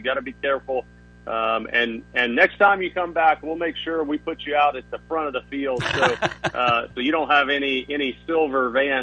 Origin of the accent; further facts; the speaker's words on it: Mississippi, United States; where I grew up in Mississippi, it was dirt racing was, you know, local short track dirt racing really dominated